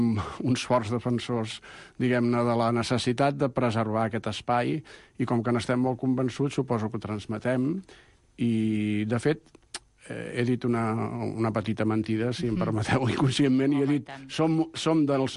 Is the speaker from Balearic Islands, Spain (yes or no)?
no; Barcelona, Catalonia, Spain; jo sóc barceloní, però en aquests moments no hi visc a Barcelona, visc al municipi al costat